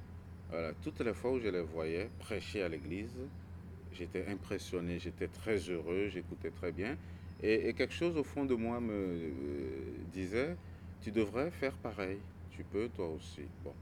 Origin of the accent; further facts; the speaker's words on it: Sokodé, Centrale, Togo; je suis originaire du Togo. Je suis né le 4 octobre 1976, donc j'ai bientôt 42 ans.